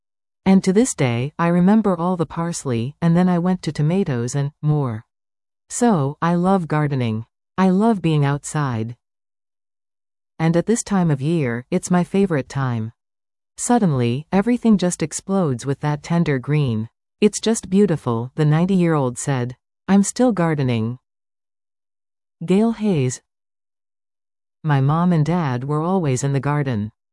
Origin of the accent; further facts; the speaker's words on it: Île-de-France, France; English is a second language; I'm from France. So we live just outside of Paris. And we had a big house and a huge garden